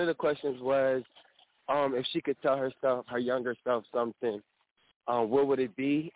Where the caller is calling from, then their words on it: New Jersey, United States; I'm calling from New Jersey.